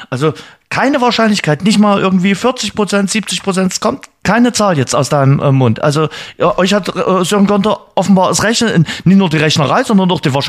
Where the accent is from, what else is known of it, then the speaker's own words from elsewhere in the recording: Weißig, Saxony, Germany; nach Weißig fast, nicht ganz, aber fast in meine alte Heimat fahren können.